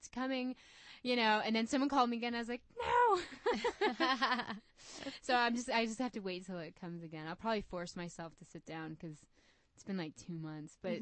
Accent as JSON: {"language": "English", "region": "Nova Scotia", "country": "Canada", "tie": "born or raised there", "also_born_or_lived": "New York, United States", "said": "I grew up in Nova Scotia, Canada, which is far east above Maine, and I was born upstate New York. A little, like, not totally upstate New York, like an hour outside of New York City."}